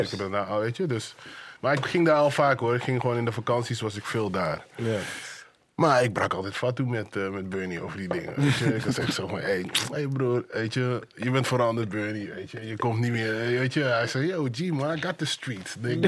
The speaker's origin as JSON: {"language": "Dutch", "town": "'s-Hertogenbosch", "region": "North Brabant", "country": "Netherlands", "also_born_or_lived": "Suriname", "said": "Ik kom zelf uit Brabant, weet je. Dus ik ben... ik kom zelf uit Brabant, weet je. Ik ben in Suriname geboren, maar ik kom uit Den Bosch."}